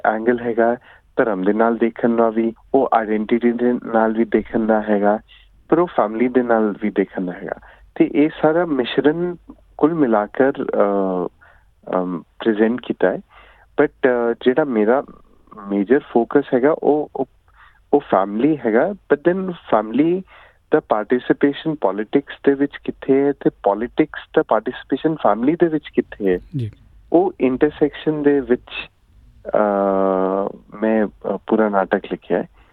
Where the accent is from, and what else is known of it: Punjab, India; born or raised there